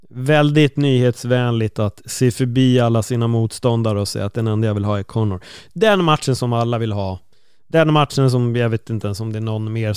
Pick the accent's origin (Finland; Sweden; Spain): Spain; Romantiserar liksom mitt hemland på det sättet.